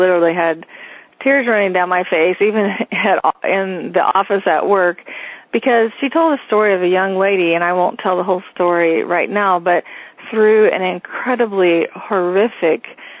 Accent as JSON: {"language": "English", "country": "United States", "said": "I am sitting there in the city as an American."}